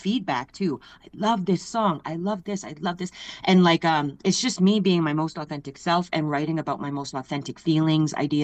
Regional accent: Alberta, Canada; Treaty 8, Utsinia, Big Stone Cree Nation, Utsinia. I'm originally from Big Stone Cree Nation in Northern Alberta.

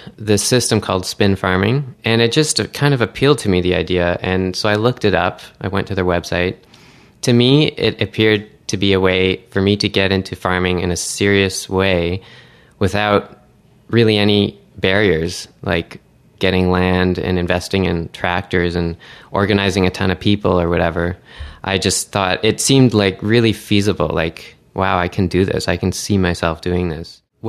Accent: Oakville, Ontario, Canada; I came from Ontario originally. I grew up in Oakville, very suburban environment, lots of lawn.

